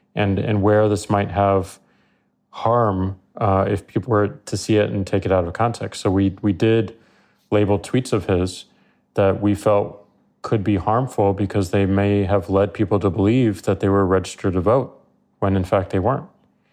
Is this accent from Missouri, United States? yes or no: yes; St. Louis, Missouri, United States; I come from a very conservative state of Missouri, where St. Louis, my hometown, is much more liberal.